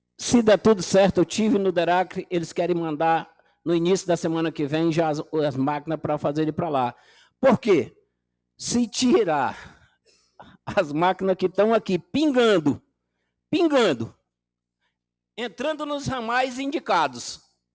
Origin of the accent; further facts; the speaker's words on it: Boca do Iaco, Acre, Brazil; eu nasci na Boca do Iaco e minha vida inteira foi passando ali. Aí eu conheço.